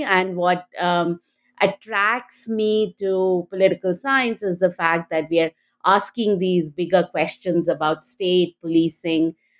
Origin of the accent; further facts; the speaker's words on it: India; So I grew up in India and went to Delhi University, did my bachelor's, master's and MPhil in political science at First Kirori Mal College and at Delhi University.